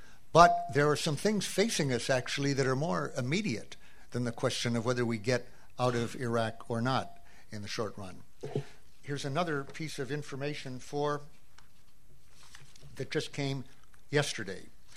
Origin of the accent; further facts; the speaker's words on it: United States; I believe, and I'm sorry to say this as an American